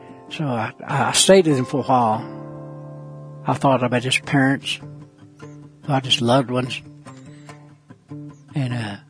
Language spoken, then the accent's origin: English; Oklahoma, United States; first language Kiowa; English is a second language; I learned English. I knew nothing but Kiowa. There went to school with every tribe in western Oklahoma were students there. We all grew up together.